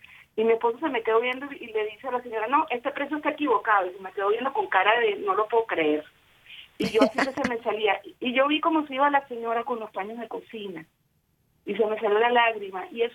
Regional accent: Venezuela; moved away as an adult; now in Philippines; Cuando yo me fui de Venezuela a Filipinas

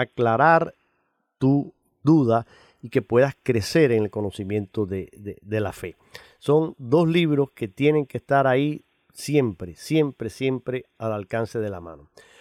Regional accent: Cuba; Tengo aquí una de el cantautor cubano de mi tierra

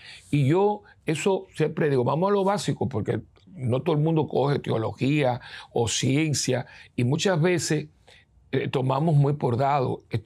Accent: Cuba; now in United States; Cuando nosotros llegamos de Cuba, al principio, no teníamos nada.

